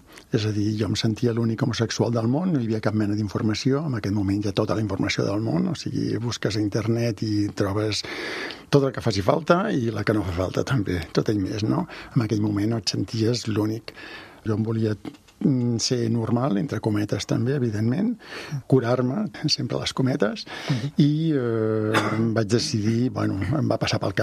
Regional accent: Catalonia, Spain; com a bon català

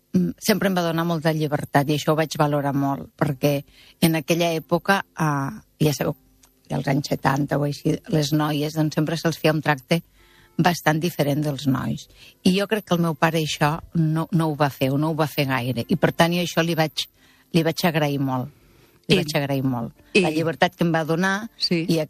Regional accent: Xerta, Catalonia, Spain; now in Sabadell, Spain; Perquè em recorda al meu poble. Jo sóc de Xerta i sí, aquesta cançó me'l recordava, o me'l recorda sempre, no?

